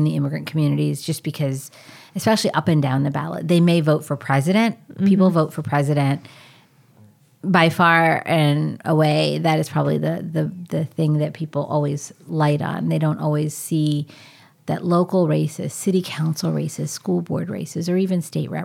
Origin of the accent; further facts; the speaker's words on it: Troy, Michigan, United States; wasn't just because I'm from Troy